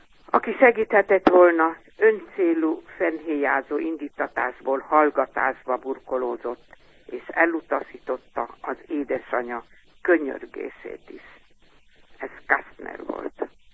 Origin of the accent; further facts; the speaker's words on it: Jánosháza, Vas, Hungary; now in Israel; Onnan származunk mind a ketten, Jánosházáról, a finni nagymama szükebb pátriájából.